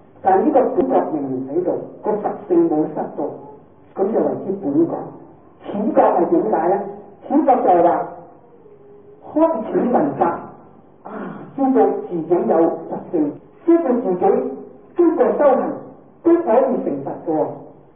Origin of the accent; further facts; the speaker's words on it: China; 但係因為我哋中國人咧就喜歡精簡